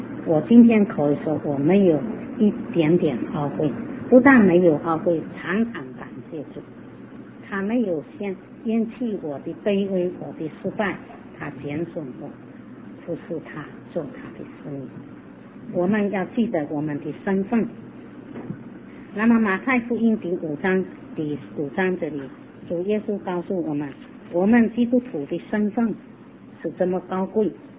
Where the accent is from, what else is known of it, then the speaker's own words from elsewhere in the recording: China; 我是中国人，要为中国争光。